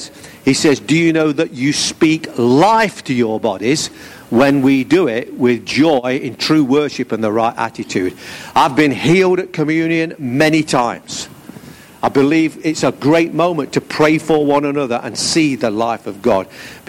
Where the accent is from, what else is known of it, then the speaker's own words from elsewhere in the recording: England, United Kingdom; I know we're English